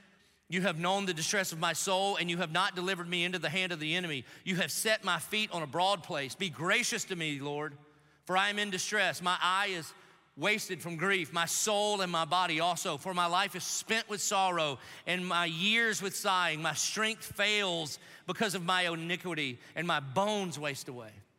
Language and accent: English; South Carolina, United States; See, I'm from South Carolina, and we are efficient with the number of syllables that we decide to use in a sentence.